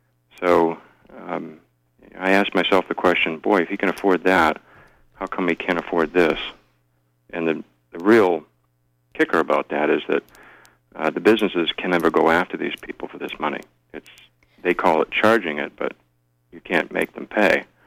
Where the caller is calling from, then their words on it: Brewer, Maine, United States; I'm calling from Brewer.